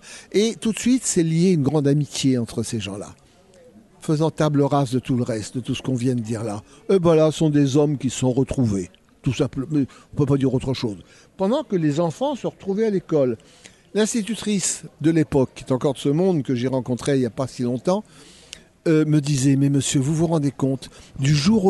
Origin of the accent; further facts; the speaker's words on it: Cambrai, Hauts-de-France, France; Je suis natif de Cambrai. Le seul pays dont je peux être natif, c'est le pays des bêtises.